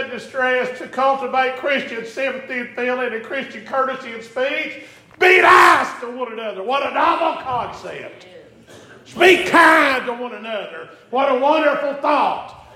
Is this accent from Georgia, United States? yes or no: no; Tennessee, United States; I lived just across the bridge all my life till I got married, then I moved up into White Pine. Growing up in East Tennessee